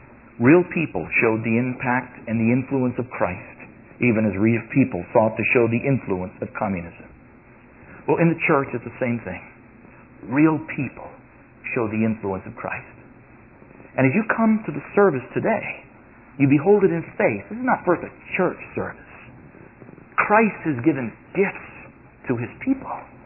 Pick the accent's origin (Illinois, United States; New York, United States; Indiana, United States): New York, United States; I felt right at home as a New Yorker.